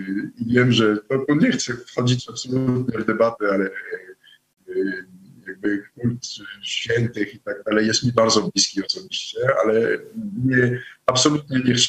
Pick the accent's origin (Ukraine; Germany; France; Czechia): France; Montrésor, Centre-Val de Loire; Polish is a second language; Jestem urodzony, wychowany w małym miasteczku we Francji, Montrezor, jak wspomnieliśmy już wcześniej. Cała moja rodzina, szczególnie generacja moich dziadków, była bardzo mocno wierząca, praktykująca. Chrześcijanie, katolicy, ja też jestem